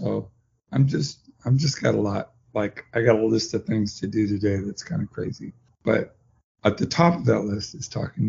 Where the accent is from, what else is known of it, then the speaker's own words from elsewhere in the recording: Santa Monica, California, United States; also born or lived in Oregon; now in Pasadena, United States; I'm from Southern California. I grew up on the west side, Santa Monica, Culver City, Venice, and then moved away. And I lived in Oregon for about 20 years and moved back to Southern California. So I live in Pasadena